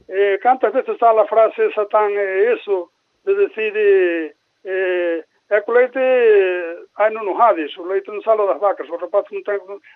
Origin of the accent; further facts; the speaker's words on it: Mazaricos, Galicia, Spain; Eu son de Mazaricos e meus avós ten vacas.